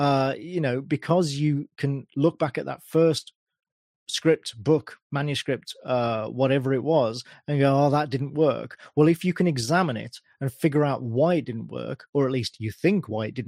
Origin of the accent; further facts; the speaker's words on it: United Kingdom; This is the advantage of being British, you see.